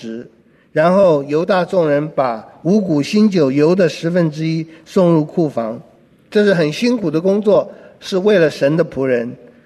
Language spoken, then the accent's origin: Chinese; China; 我们中国人做生意赚钱也是这不要命的，非常勤快，非常勤劳。